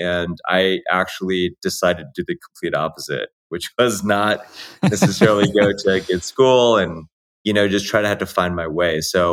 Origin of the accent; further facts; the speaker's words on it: Arcadia, California, United States; born and raised in Los Angeles, specifically Arcadia, California, for those that know. My parents are both from Hong Kong, so I'm Cantonese.